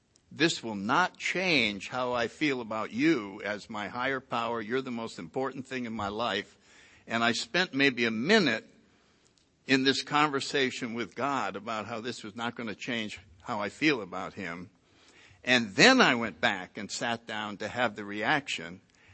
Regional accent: New Haven, Connecticut, United States; I grew up in New Haven, Connecticut. I was born in 1931.

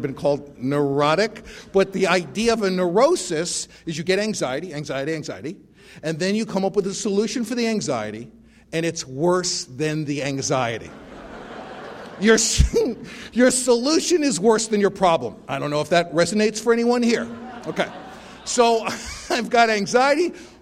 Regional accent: Bronx, New York, United States; born or raised there

